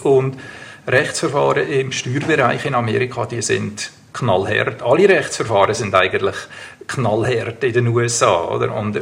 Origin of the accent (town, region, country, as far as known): Switzerland